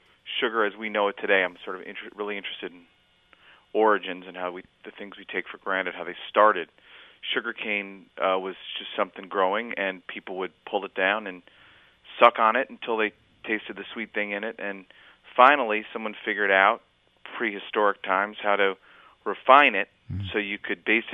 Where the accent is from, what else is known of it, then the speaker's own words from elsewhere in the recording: Chicago, Illinois, United States; I grew up in Chicago, and we studied the Age of Exploration as Columbus-driven